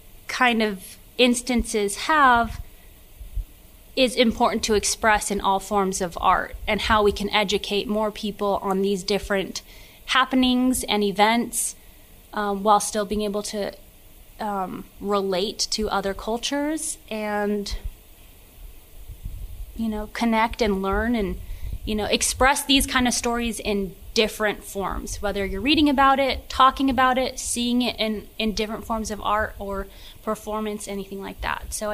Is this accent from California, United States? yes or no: yes; Santa Clarita, California, United States; I grew up in Santa Clarita, very suburby suburb of Los Angeles, and it was very cookie cutter with good views and lots of roses.